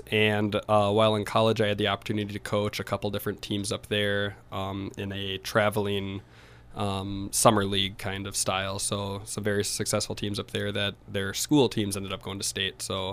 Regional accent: Byron, Minnesota, United States; Yeah, so I grew up in Byron, Minnesota, so just down the road. I played all through high school there.

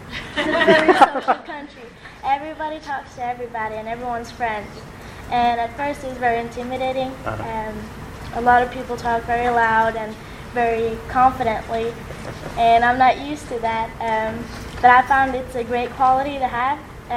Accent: Norway; English is a second language; I'm 17. I'm from Norway. I'm an exchange

